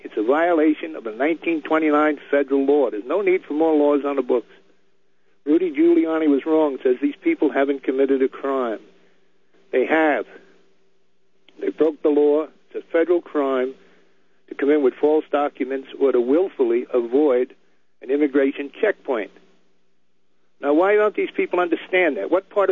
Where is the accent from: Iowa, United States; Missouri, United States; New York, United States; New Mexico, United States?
New York, United States; born there; I was born in New York.